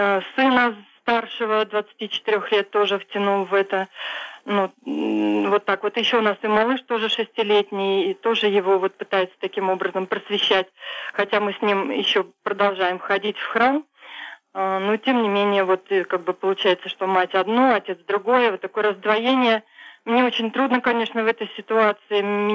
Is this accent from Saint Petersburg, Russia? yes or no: yes; Saint Petersburg, Russia; Я из Санкт-Петербурга.